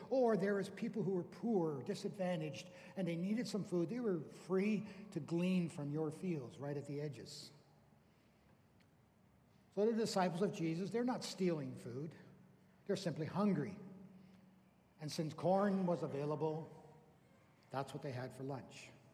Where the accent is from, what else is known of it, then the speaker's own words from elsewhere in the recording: Canada; Growing up in Canada, I remember as a young person the many local laws our town had about the Lord's Day, about Sunday.